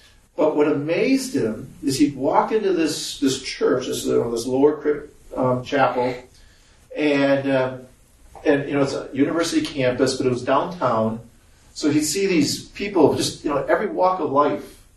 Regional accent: Wisconsin, United States; If you remember, I'm from Wisconsin.

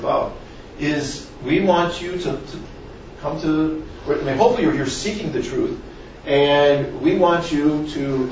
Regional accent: Wisconsin, United States; but I'm from Wisconsin. My whole family, I'm the oldest of eight. My family lives in Wisconsin, or all my brothers and sisters do.

